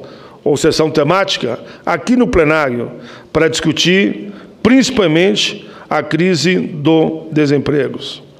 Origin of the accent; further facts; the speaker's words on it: Caxias do Sul, Rio Grande do Sul, Brazil; lá na minha cidade, em Caxias do Sul